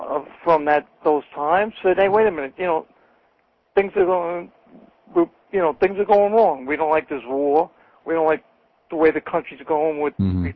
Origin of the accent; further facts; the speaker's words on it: New York, United States; I'm a New Yorker. It's very simple. This is not working.